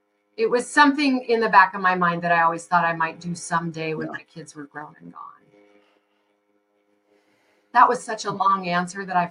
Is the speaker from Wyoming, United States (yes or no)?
yes; Shell, Wyoming, United States; also born or lived in Kentucky; but I grew up in Shell, Wyoming.